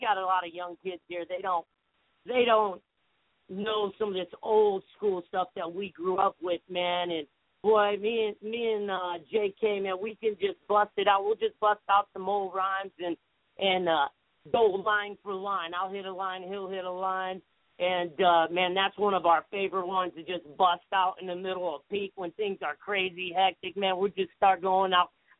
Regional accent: New York, United States; Man, I grew up in New York, okay? Man, the restaurant business was in my blood going back

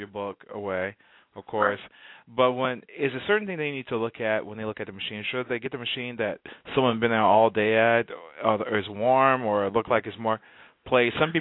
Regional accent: Houston, Texas, United States; I'm from Houston, and we don't have casinos in Texas.

